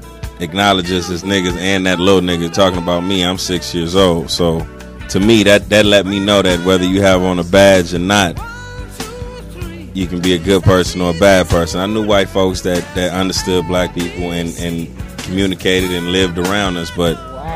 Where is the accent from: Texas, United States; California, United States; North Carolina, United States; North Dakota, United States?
California, United States; born there; I was born in California.